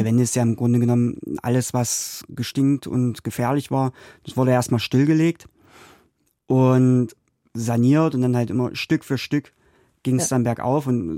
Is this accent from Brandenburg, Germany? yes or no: no; Holzweißig, Saxony-Anhalt, Germany; Ich bin ja gebürtig im Ortsteil Holzweißig aufgewachsen